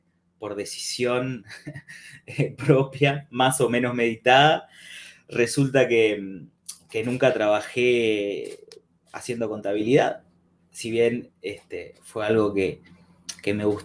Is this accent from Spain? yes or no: no; Uruguay; moved away as an adult; now in Montevideo, Uruguay; un poquito de portugués hablo y entiendo también, pero bueno, hace ya varios años que dejé mi ciudad natal y me vine aquí a Montevideo, a la capital. Me vine a estudiar. De hecho, en el 2011 empecé facultad.